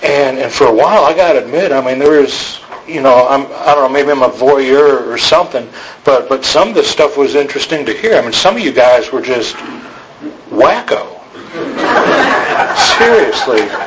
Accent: Chicago, Illinois, United States; now in Austin, United States; I grew up in Chicago, so after I got out of there, I went back to Austin and I started going to meetings.

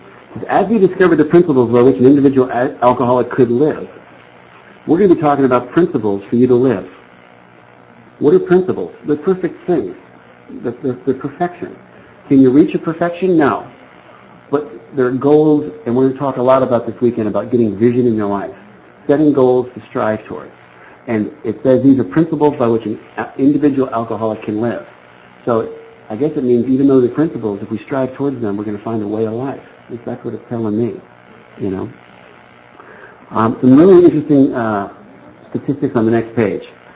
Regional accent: New Jersey, United States; I was driving, I would cut people off, and I'm from Jersey, you know.

